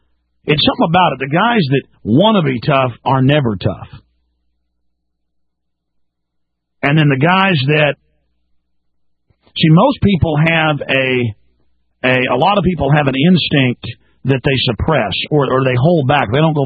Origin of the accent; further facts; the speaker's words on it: Dallas, Texas, United States; A lot of times I got in fights and people were just as crazy as I was growing up in Dallas.